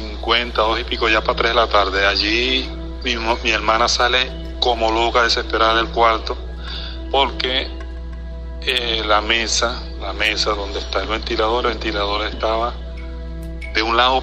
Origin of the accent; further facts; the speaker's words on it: Venezuela; now in Brazil; Soy venezolano, actualmente vivo en Brasil.